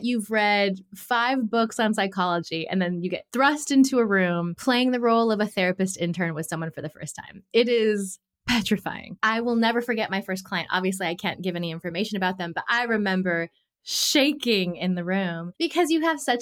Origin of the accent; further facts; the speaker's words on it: California, United States; growing up in the culture I did as a Filipina American in Southern California